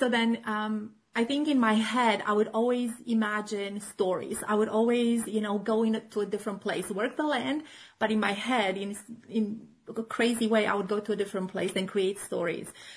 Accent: Romania; moved away as an adult; now in Germany; So I'm originally from Romania. Okay. I came to Germany in 2001.

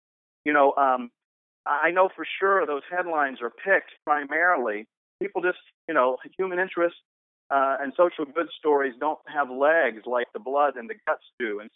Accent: Alabama, United States; I would say I grew up in Alabama, and from a very early age, from 10 years old, I knew I wanted to be a writer.

